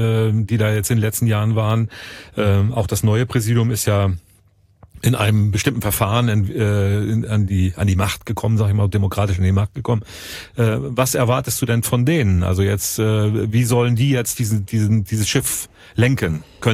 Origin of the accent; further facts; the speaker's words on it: Northern Germany, Germany; Ich komme ja aus Norddeutschland